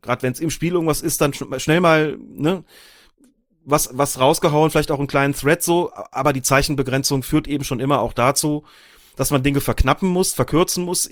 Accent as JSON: {"language": "German", "region": "Rhineland-Palatinate", "country": "Germany", "tie": "born or raised there", "said": "Ich bin im Rheinland aufgewachsen, wahrscheinlich hätte es näher gelegen, zwar in Rheinland-Pfalz, aber im nördlichen Teil"}